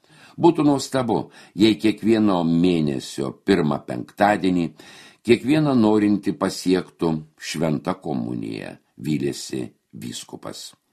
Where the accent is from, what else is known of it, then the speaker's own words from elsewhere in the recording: Panevėžys, Panevėžys County, Lithuania; Mes, panevėžiečiai, džiaugiamės vasariška ramuma Bernardinų sode